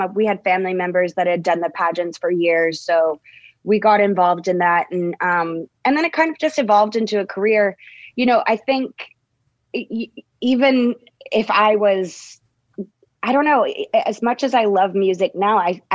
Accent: Dallas, Texas, United States; I'm from Dallas, Texas.

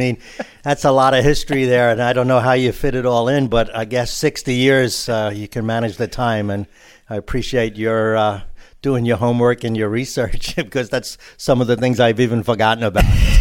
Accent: New York City, New York, United States; I grew up in New York City in a little Brooklyn neighborhood called Greenpoint, which is very popular now.

